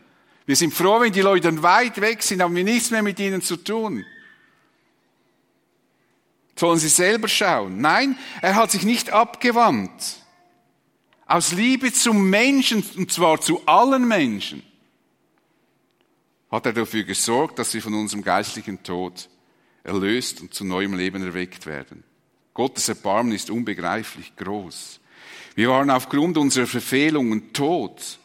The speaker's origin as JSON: {"language": "German", "country": "Switzerland", "said": "Wir haben ja als Schweizer ein unglaubliches Gerechtigkeitsempfinden."}